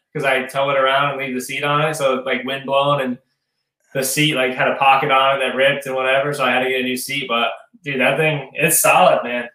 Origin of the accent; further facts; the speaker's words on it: Connecticut, United States; I am from Connecticut.